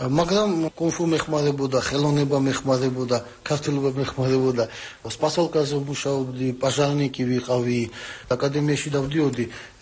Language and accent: Georgian; Tbilisi, Georgia; now in Latvia; დავიბადე და გავიზარდე თბილისში, თბილისელი ვარ.